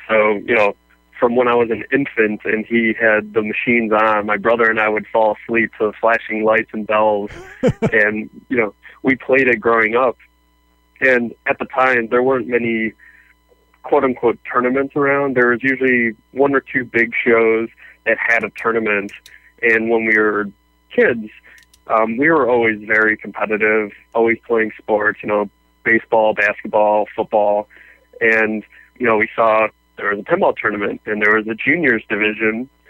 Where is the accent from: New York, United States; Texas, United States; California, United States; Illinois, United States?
Illinois, United States; Chicago; I'm from Chicago, and I am most notably known as one of the best pinball players in the entire world.